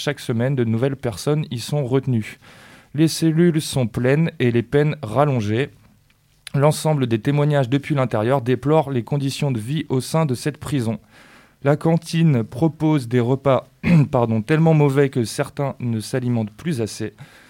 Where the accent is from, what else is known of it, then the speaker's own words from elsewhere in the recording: France; J'ai grandi ici en France.